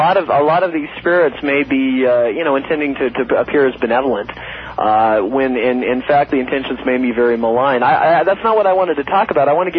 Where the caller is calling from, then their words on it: Salt Lake City, Utah, United States; Hi, Art. Salt Lake City.